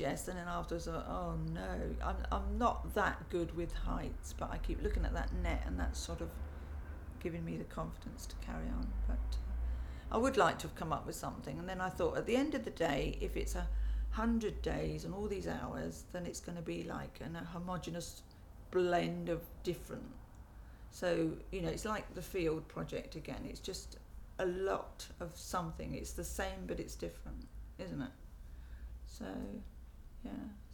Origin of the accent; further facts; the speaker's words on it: Royston, East of England, United Kingdom; I'm 57 and I come from Royston in Hertfordshire.